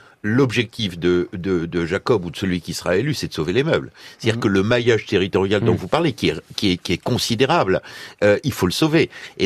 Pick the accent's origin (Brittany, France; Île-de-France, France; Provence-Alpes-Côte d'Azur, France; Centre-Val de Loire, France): Provence-Alpes-Côte d'Azur, France; Nice; Nice, je suis niçois, c'est une ville de droite quand même.